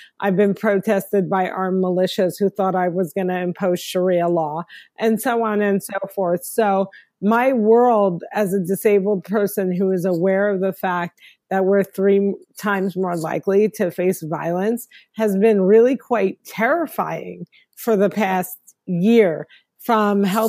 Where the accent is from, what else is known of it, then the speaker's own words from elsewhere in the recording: New Jersey, United States; I'm an American comedian born and raised in New Jersey, but I'm also fluent in Arabic, and I'm a pioneer of stand-up comedy in the Arab world.